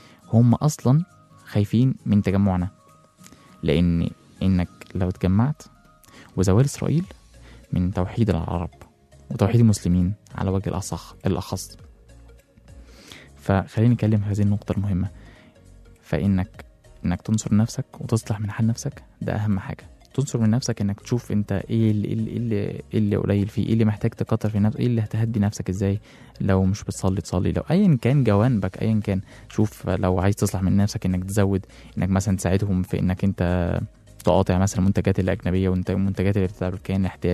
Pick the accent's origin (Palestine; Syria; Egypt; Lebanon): Egypt; يعني مثلا احنا كمصريين احنا مش عايشين لوحدنا على ظهر هذا الارض